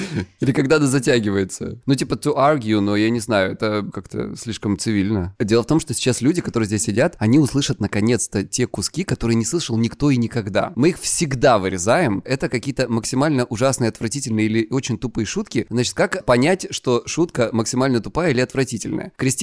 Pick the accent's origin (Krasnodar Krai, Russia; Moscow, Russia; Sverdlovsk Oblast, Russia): Krasnodar Krai, Russia; я психолог, я мужик, я лысый и я с Кубани.